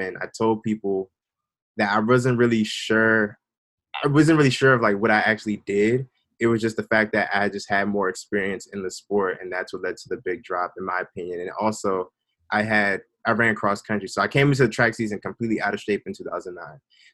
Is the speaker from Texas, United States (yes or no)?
no; Maryland, United States; growing up in Prince George's County, a lot of kids are already Black.